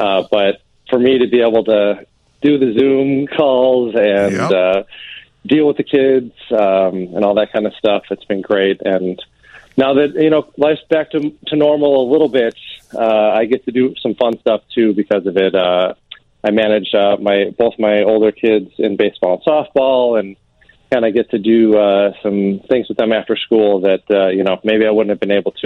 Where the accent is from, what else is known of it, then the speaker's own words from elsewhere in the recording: Lombard, Illinois, United States; I grew up in Lombard, so I'm a true suburbanite here in the west suburbs.